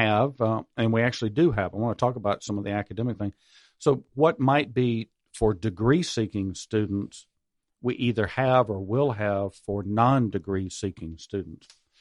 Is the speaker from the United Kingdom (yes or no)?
no; Atlanta, Georgia, United States; I came from Atlanta, and I am thrilled to be here.